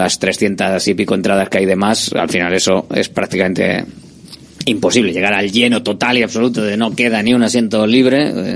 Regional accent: Bilbao, Basque Country, Spain; Somos de Bilbao.

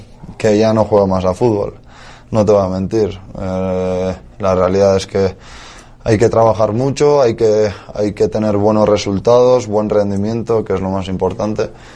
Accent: Mexico; el sentir que soy mexicano, porque yo soy mexicano

